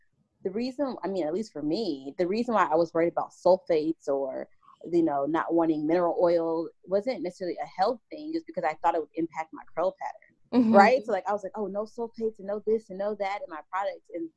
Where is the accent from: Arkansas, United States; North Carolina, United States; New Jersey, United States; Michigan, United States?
Arkansas, United States; Little Rock; Like, I grew up in Little Rock, Arkansas.